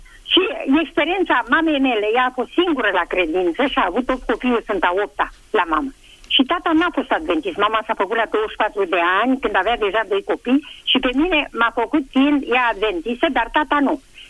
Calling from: Craiova, Dolj, Romania; de la Craiova și vă spun că fără rugăciune nu putem să rezolvăm.

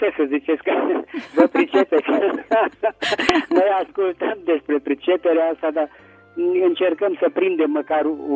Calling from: Petroșani, Hunedoara County, Romania; din Petroșani.

